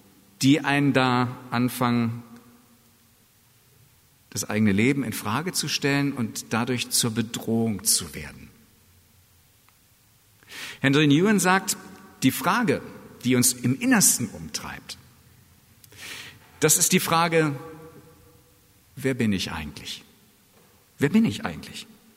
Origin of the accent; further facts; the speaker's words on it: Germany; Ich bin Deutscher. Ich lebe in einem Land, in dem Friede und Wohlstand herrscht.